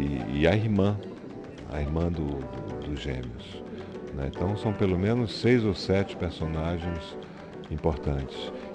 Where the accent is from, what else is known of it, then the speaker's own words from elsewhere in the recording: Manaus, Amazonas, Brazil; eu nasci em Manaus, eu cresci lá, passei minha infância, toda a minha infância e uma parte da minha juventude.